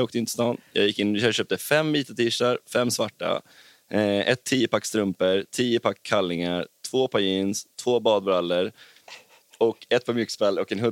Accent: Sweden; jag kommer från Sverige.

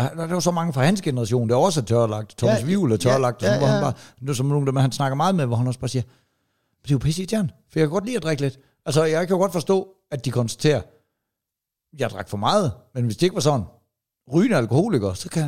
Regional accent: Give, Region of Southern Denmark, Denmark; jeg er vokset op i Give

